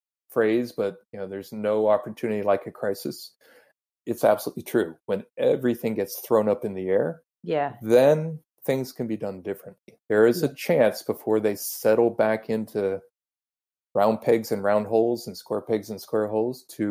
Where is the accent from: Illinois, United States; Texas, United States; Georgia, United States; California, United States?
Texas, United States; Houston; but I'm originally from Houston, Texas. I was born there long before you were, and I grew up in a just very basic suburban neighborhood, played with my friends in the street.